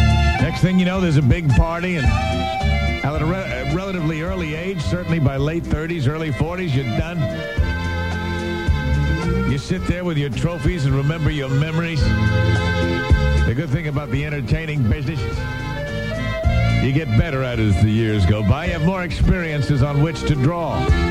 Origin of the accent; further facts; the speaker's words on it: Ohio, United States; I'm from Ohio, and we only got to pay $20 for a snarler.